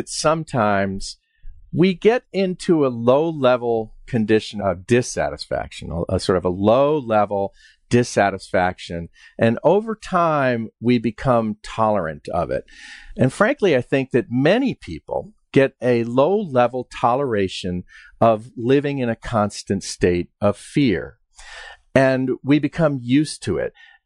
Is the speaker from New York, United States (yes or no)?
yes; New York, United States; I grew up in Westchester, New York, and I won the Westchester County Diving Championships 3 times.